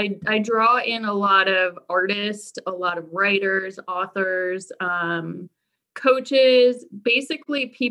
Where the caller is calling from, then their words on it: Burke, Virginia, United States; I am coming to you from Burke, Virginia, which is just about 15, 20 miles from Arlington. So I'm local, but from my home office.